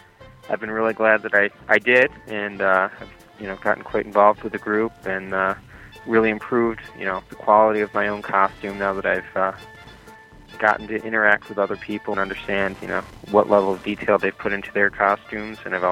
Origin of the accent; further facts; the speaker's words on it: Rochester, New York, United States; I am from Rochester, New York, and I ended up getting involved.